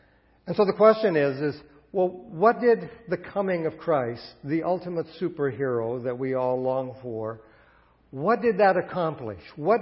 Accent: United States; they wanted to make us national heroes just because we came from the States.

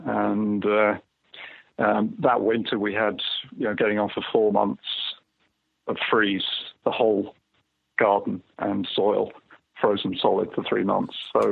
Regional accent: United Kingdom; moved away as an adult; now in Norway; I grew up in the UK. I'm still British. I moved to Norway in 1981 to work. And so that was 38 years ago now.

